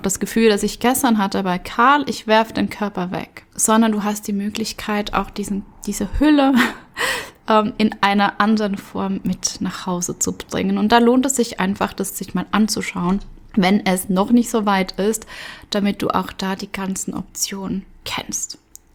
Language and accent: German; Switzerland; wir hatten bei uns in der Schweiz eine alte Frau